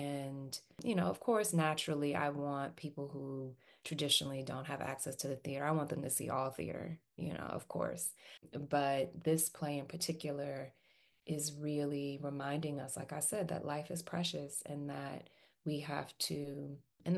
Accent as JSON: {"language": "English", "town": "New York City", "region": "New York", "country": "United States", "tie": "born or raised there", "also_born_or_lived": "Virginia", "said": "I started off as a kid here in New York City. So I was born in Virginia. We moved here when I was three, and I started school here and lived here until fifth grade."}